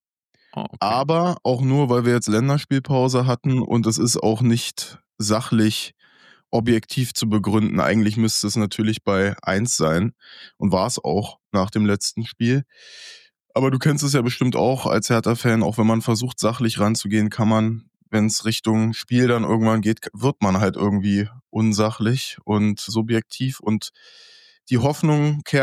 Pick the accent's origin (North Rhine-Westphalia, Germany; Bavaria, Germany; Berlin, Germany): Berlin, Germany; geboren bin ich in der Charité, dann bin ich groß geworden zwischen Wedding und Pankow, da Prinzenallee, Pankstraße.